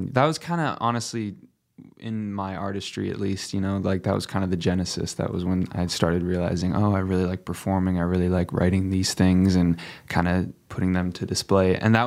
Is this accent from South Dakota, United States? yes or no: yes; Sioux Falls, South Dakota, United States; moved away as an adult; now in Los Angeles, United States; all my life, I grew up in Sioux Falls and frequented, you know, different parts of the state and everything like that. And after high school, I moved out to LA to go to school